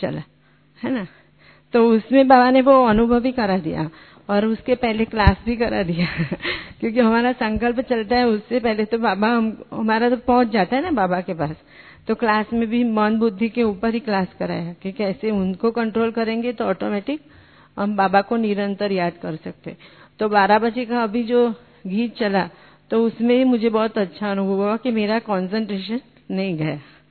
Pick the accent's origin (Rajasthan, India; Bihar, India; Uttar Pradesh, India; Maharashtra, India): Maharashtra, India; Mumbai; और ये मैं कांदिवली मुंबई से हूँ